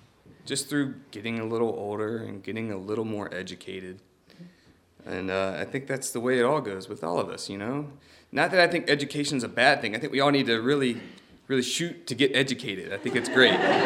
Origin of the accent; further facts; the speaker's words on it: the South, United States; So I'm from the South. I don't really know anything about tsunamis. I've only been here for 2 years.